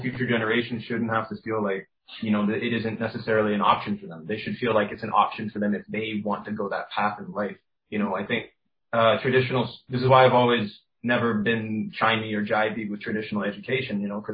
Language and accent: English; Cayman Islands; they don't think I'm even from Cayman because they're like, why would this Caymanian boy make this art or something?